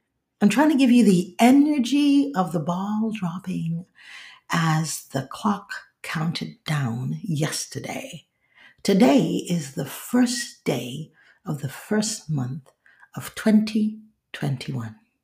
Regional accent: Nigeria; also born or lived in United States; for me, growing up in Nigeria, but being born here, I remember when I first moved back to Nigeria, I was old enough, I was in elementary school

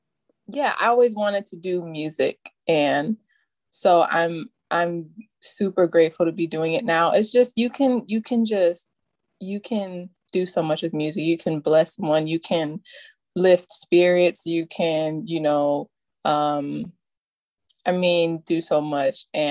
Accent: Fresno, California, United States; moved away as an adult; also born or lived in Huntsville, Alabama; Well, so you already said I'm from Fresno, California. I was born and raised there. I lived there until I was 18. I went to school in Huntsville, Alabama, which is like across the country in the South.

